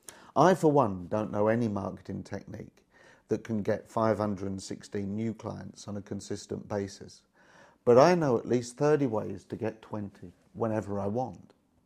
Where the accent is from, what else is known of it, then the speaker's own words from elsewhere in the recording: England, United Kingdom; Secondly, England, which is my home country, ended up with a total of 12 points from a theoretical 516.